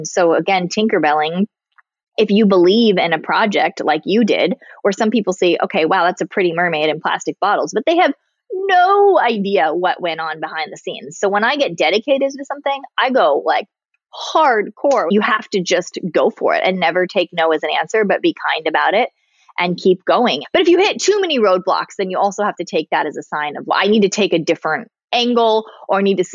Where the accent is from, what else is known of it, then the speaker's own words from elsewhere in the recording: Indonesia; growing up in Indonesia, I always call it like the masters of illusion.